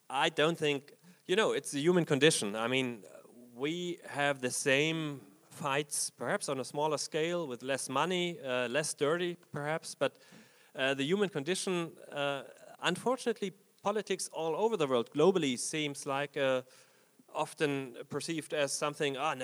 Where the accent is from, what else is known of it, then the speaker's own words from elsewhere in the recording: Germany; English is a second language; Growing up in East Germany meant we didn't have the right of free speech.